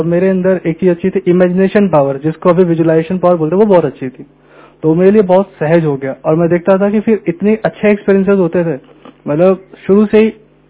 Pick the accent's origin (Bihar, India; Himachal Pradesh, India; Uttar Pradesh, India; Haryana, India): Uttar Pradesh, India; Lucknow; हम लखनऊ से हैं।